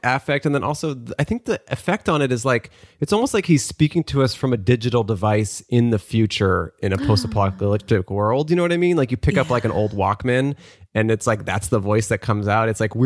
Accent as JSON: {"language": "English", "town": "Portland", "region": "Oregon", "country": "United States", "lives_now": "Los Angeles, United States", "said": "When I first started doing comedy in Los Angeles, I had moved here from Portland, Oregon. We're both from the Northwest, you and I."}